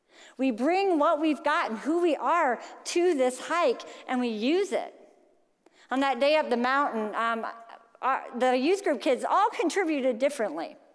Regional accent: Iowa, United States; because we're from Iowa and we didn't know you're not supposed to eat all the snacks.

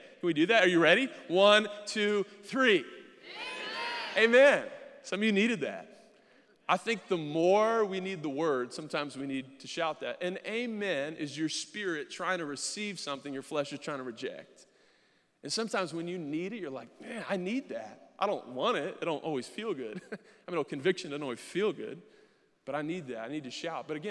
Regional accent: San Diego, California, United States; Now, I grew up in San Diego. People have always moved away.

